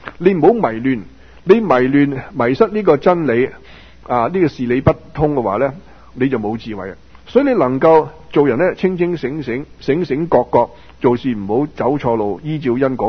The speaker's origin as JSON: {"language": "Cantonese", "country": "China", "said": "所以点解我哋中国人啊，我哋喺呢个中华文化嘅摇篮嗰度生长"}